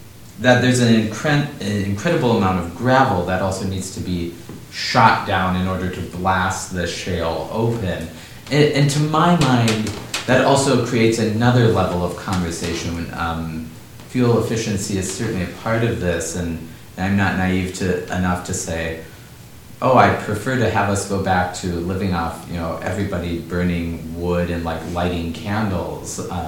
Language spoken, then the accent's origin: English; North Dakota, United States; like in my home state, let's say, they're in, of North Dakota